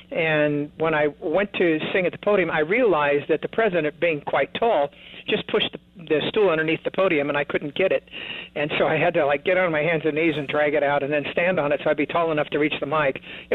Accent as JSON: {"language": "English", "region": "California", "country": "United States", "tie": "born or raised there", "said": "I'm from California. I was born in Los Angeles, but not raised in a big city. I was raised by my grandparents on a farm because of my parents' divorce."}